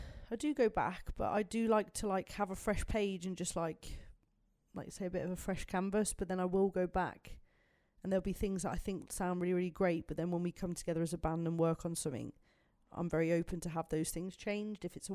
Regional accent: Birmingham, West Midlands, United Kingdom; I am very excited to play my hometown, Birmingham.

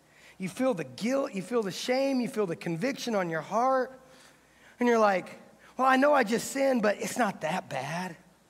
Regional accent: Indianapolis, Indiana, United States; You see, I grew up in Indianapolis, right next to the Indianapolis Motor Speedway.

